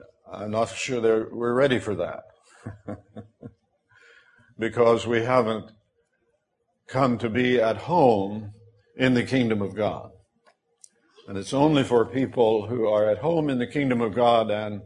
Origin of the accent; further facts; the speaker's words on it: Missouri, United States; I was raised way down in the Missouri Ozarks, where the Three Bears live.